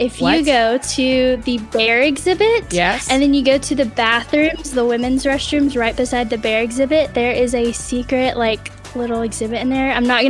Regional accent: White House, Tennessee, United States; from White House, Tennessee.

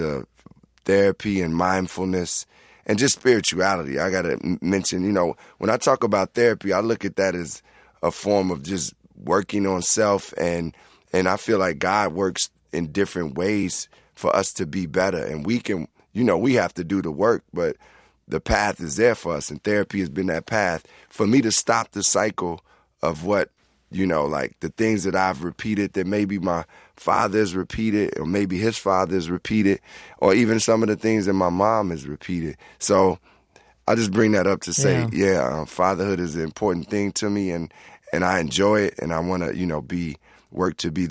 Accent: Chicago, Illinois, United States; But I love Detroit. I'm from Chicago

